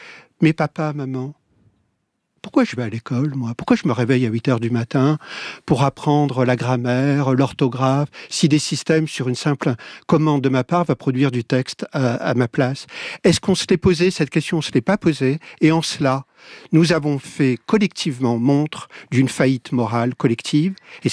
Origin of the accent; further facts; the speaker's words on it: Antony, Île-de-France, France; quand j'étais gamin, j'ai grandi à Antony